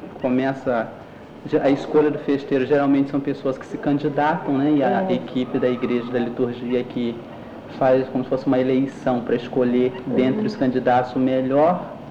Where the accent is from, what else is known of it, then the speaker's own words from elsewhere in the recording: Paraty, Rio de Janeiro, Brazil; Eu sou paratiense, só que não aqui da cidade. Eu nasci na zona rural.